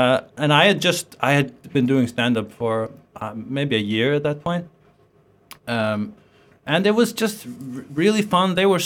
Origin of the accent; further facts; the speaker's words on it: Tórshavn, Faroe Islands; moved away as an adult; I was born here in the Faroes, and I grew up here in Tórshavn. And when I was 23, I went to Iceland to go to university, take a degree there.